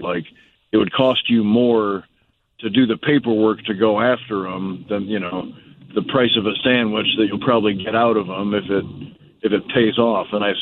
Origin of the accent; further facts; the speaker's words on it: Minooka, Illinois, United States; If I'm having any success, it's because of the way I grew up in Minooka, Illinois.